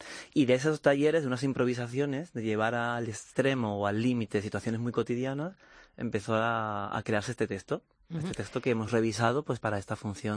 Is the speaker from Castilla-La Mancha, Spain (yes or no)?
no; Seville, Andalusia, Spain; now in Madrid, Spain; Yo por ejemplo que soy de Sevilla, soy andaluz